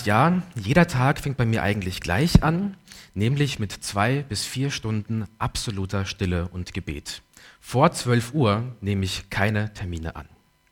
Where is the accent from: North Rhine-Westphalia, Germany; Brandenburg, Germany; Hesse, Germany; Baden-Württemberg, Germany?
Baden-Württemberg, Germany; Rastatt; 22 Jahre alt, studiere Theologie in Heidelberg mit dem Berufsziel, ins Pfarramt zu gehen. Bin ich in Rastatt geboren, aufgewachsen